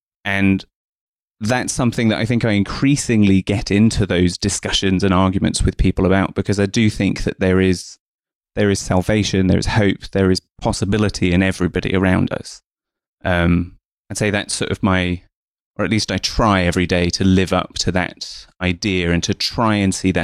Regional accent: East of England, United Kingdom; born there; So I was born in Essex to two migrants from India, my mum and my dad. My mum has always been a practicing Sikh.

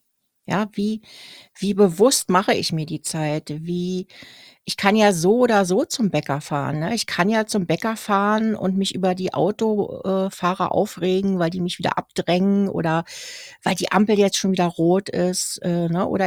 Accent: Berlin, Germany; Ich komme aus Berlin, da redet man so.

